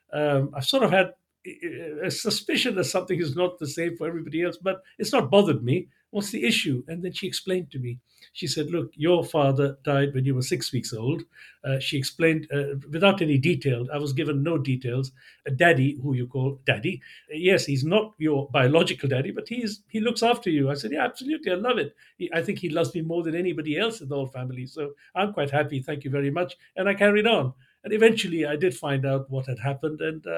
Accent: Mombasa, Mombasa County, Kenya; born there; And I was born in Mombasa. So and it was known as British East Africa, but then obviously Kenya, Uganda, Tanzania. And if I describe myself as a British East African Asian

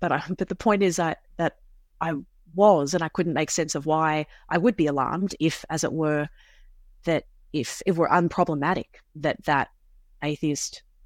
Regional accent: Australia; now in United Kingdom; I was particularly excited seeing as an Australian, so it was kind of thrilling to hear his Australian accent in the middle of Oxford.

